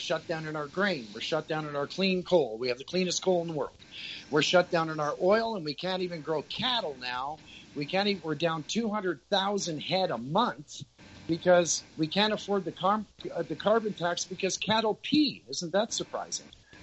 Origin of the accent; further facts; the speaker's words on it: Canada; And now you're running our province because we're so weak as a Canadian people